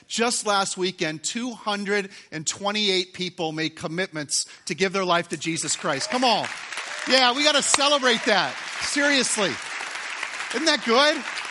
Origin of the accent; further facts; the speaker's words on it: Twin Cities, Minnesota, United States; growing up, I grew up here in the Twin Cities area. And as a young boy, I was into a lot of sports